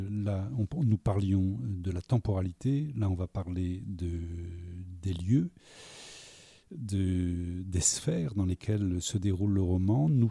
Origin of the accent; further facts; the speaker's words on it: Quimper, Brittany, France; je viens de Bretagne, que je suis né à Quimper, qui est la patrie de Marc Jacob.